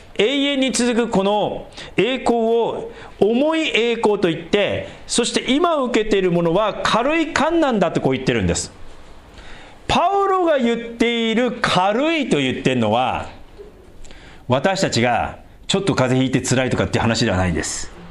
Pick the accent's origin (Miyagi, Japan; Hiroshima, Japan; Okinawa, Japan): Miyagi, Japan; Sendai; 私仙台出身だからね、東京から仙台行くのも結構長い、6時間ぐらいかかります。